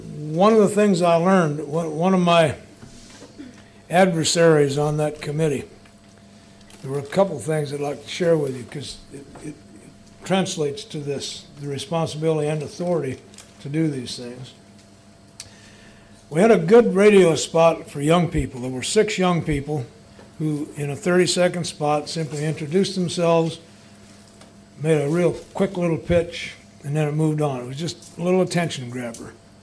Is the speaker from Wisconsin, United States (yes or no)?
no; Colorado, United States; And he was from New York. I'm from Colorado.